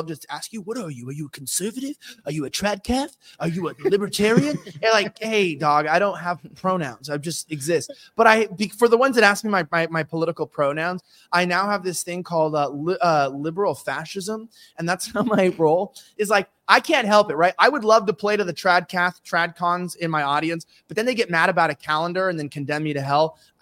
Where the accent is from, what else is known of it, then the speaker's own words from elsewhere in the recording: California, United States; But but I'm from California, and, like, unfortunately, that would be like half the people I knew.